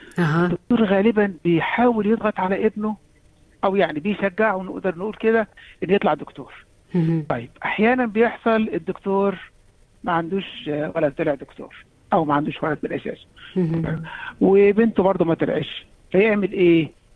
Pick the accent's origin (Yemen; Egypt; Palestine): Egypt; احنا عندنا في مصر بالذات في شوارع كاملة كانت يعني بيدي المهنة لأولادهم